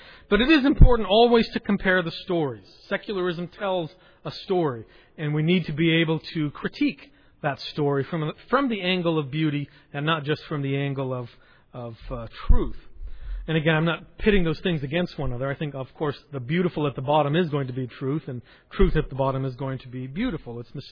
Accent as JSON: {"language": "English", "country": "United States", "said": "And being an American, it's hard for me to engage"}